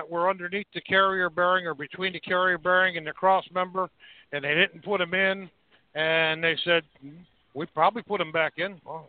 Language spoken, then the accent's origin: English; Marseilles, Illinois, United States; Because I'm from Marseille, Illinois, so in the French term it would be Marseille.